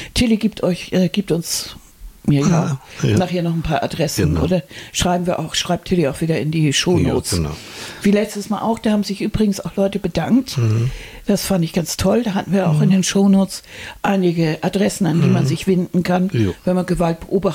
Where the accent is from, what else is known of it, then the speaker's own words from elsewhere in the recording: Hamburg, Germany; wir sind Hamburger.